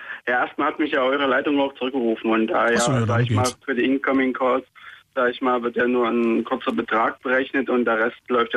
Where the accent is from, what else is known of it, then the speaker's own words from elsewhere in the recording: Erfurt, Thuringia, Germany; Ursprünglich komme ich aus Erfurt.